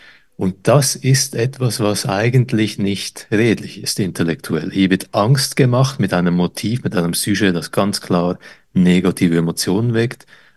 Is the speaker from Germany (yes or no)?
no; Croatia; now in Switzerland; Vor einigen Wochen bin ich in meine alte Heimat Kroatien geflogen.